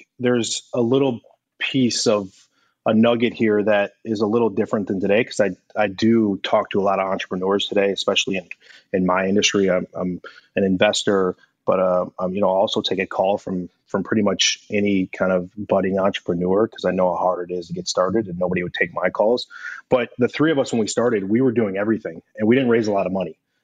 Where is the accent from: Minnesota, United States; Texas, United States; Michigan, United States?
Minnesota, United States; Minneapolis; born there; also born or lived in New Jersey / New York; now in Chicago, United States; No, I ended up in Chicago. I was born in Minneapolis, St. Paul, Minneapolis area. Yeah. And we moved around a little bit as a kid, Jersey, New York.